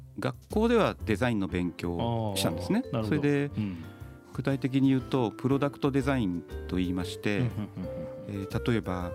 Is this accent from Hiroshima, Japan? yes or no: yes; Onomichi, Hiroshima, Japan; now in Toyama, Japan; でその時に思ったのは当然じゃあ故郷の尾道因島に帰ろうとかですね、